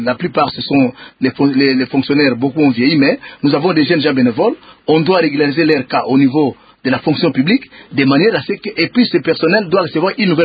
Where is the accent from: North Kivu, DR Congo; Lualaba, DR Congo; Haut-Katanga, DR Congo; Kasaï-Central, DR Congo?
North Kivu, DR Congo; Beni; Moi, je viens de Béni, j'étais à Béni.